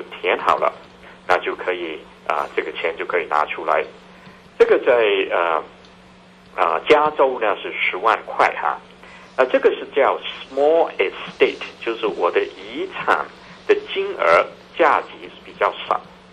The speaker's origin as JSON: {"language": "Chinese", "country": "Hong Kong", "lives_now": "New York, United States", "said": "但是呢，都是用广东话的，因为我基本上我本身是从香港来。我也是主要是用这个广东话"}